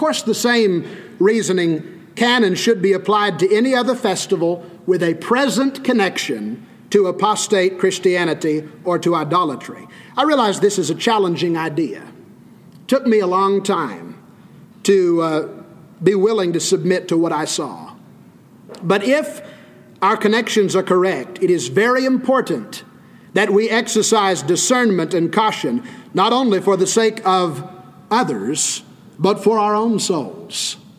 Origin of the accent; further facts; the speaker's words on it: Wichita Falls, Texas, United States; Many of them live right here in the DFW or in my hometown of Wichita Falls.